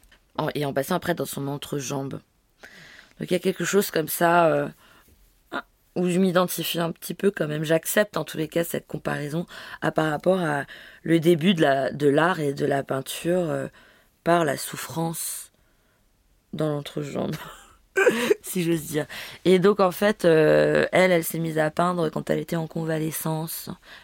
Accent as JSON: {"language": "French", "country": "Denmark", "tie": "born or raised there", "said": "c'est comme ça que moi j'ai grandi au Danemark. Et c'est une grande partie de ma vie, de mon éducation. Aussi le fait d'avoir été une émigrée. Enfin avec une mère polonaise"}